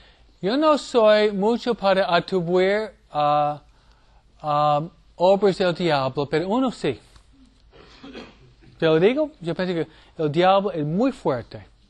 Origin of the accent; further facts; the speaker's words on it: New York, United States; Si yo lo reza, 13 minutos, porque soy de Nueva York.